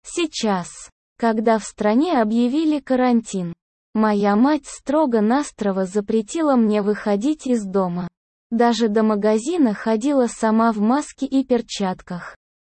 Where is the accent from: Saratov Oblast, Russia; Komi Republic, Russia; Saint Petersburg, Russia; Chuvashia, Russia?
Saratov Oblast, Russia; Saratov; Я родился и вырос в Саратове. В семье малообеспеченной и весьма консервативной.